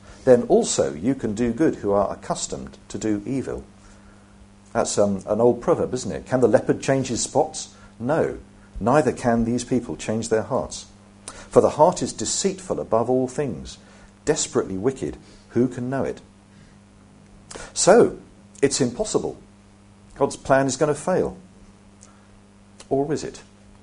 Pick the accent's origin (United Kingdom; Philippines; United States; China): United Kingdom; South East England; Incidentally, I grew up in Hampshire, just like the actress, so I know it's all true.